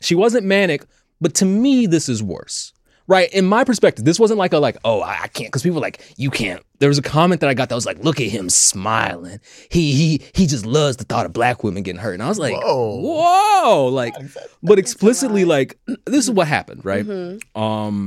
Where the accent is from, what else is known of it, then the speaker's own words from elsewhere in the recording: Louisiana, United States; I'm from Louisiana, close to Texas.